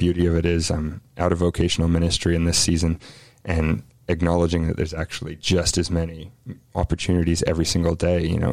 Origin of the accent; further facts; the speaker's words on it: New Zealand; I'm from New Zealand originally, born and raised, and had always dreamed of getting back.